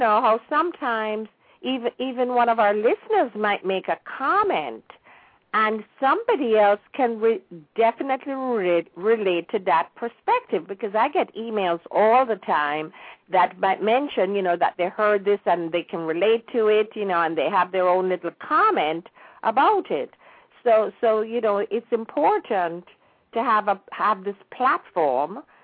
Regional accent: Jamaica; moved away; I am just so proud of all that I have to celebrate from being blessed by being born and raised in Jamaica.

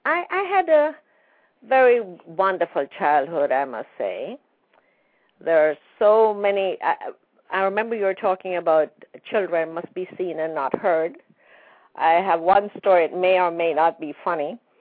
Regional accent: Jamaica; There are lots of things that I grew up in Jamaica. I went there when I was 4 years old.

